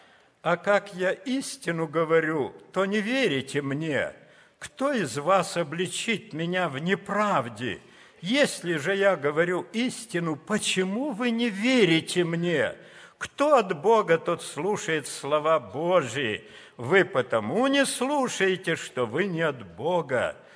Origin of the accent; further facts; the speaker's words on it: Kazakhstan; born there; Я родился в Казахстане, и я застал то время